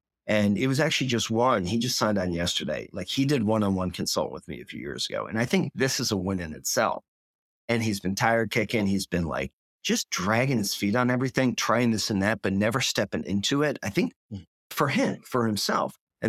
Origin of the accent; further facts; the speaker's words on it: Philadelphia, Pennsylvania, United States; Now, I'm originally from Philly, so I'm a fair weather fan.